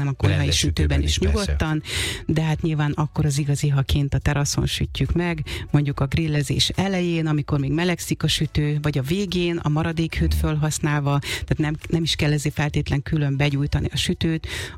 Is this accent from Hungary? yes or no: yes; Békés, Hungary; Békés megyéből származom egyébként, és ott ez egy tradicionális süti